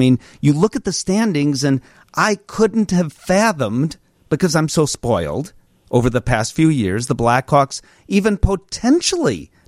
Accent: Chicago, Illinois, United States; Well, you know, being a Chicagoan

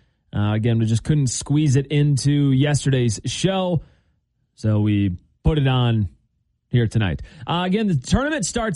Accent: River Falls, Wisconsin, United States; my hometown of River Falls, Wisconsin, we weren't affiliated with Little League, like the overarching Little League.

